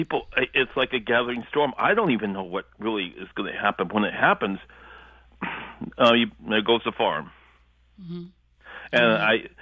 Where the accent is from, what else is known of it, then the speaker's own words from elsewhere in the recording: Oregon, United States; I grew up in Eastern Oregon. And, I mean, we're talking about redneck, all right?